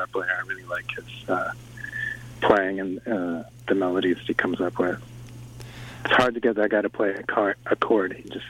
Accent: Penticton, British Columbia, Canada; And Penticton, I grew up in Penticton, so I have like family and friends there, like, little towns.

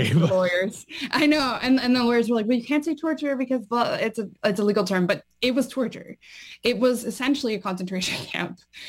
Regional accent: Newfoundland and Labrador, Canada; because I'm a Newfoundlander

